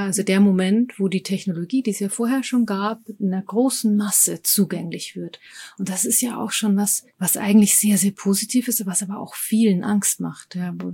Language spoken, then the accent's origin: German; Germany; Sind wir Deutsche da ein bisschen zu behäbig?